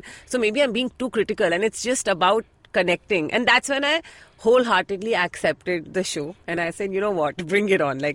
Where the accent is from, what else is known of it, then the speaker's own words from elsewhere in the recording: Delhi, India; I'm from Delhi, originally.